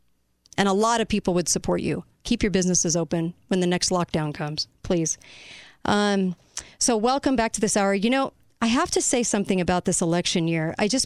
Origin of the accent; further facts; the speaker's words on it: California, United States; I grew up in California.